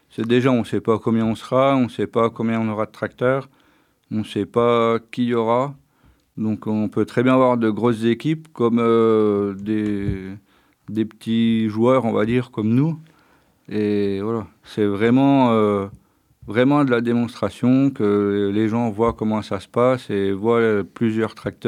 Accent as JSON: {"language": "French", "town": "Besançon", "region": "Bourgogne-Franche-Comté", "country": "France", "said": "Nous on vient de Besançon"}